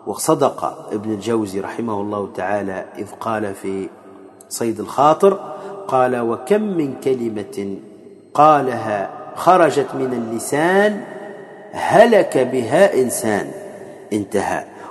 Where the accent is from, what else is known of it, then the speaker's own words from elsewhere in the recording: Tunisia; وكما يقال عندنا في تونس